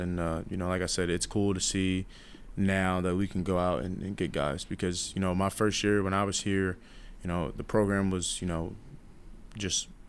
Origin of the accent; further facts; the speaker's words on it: New York, United States; I think growing up in New York, you know, having that swagger with you